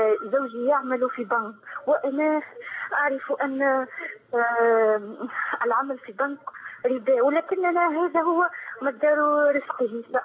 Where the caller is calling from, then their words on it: Tunisia; شيخي الكريم أنا من تونس أريد أن أسألك أن أستفسر عن بعض الأشياء